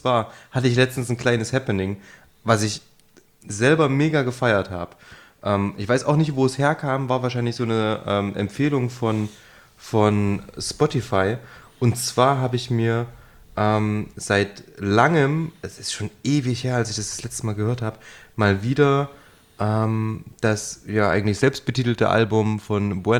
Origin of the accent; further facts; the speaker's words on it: Jena, Thuringia, Germany; ich komme ja ursprünglich aus Jena